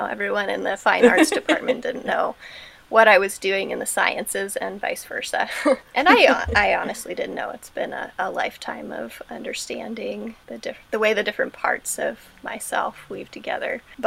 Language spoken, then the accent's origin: English; Santa Cruz, California, United States; Agroecology and Sustainable Food Systems here in Santa Cruz. So this is where I'm from. We moved back to my hometown.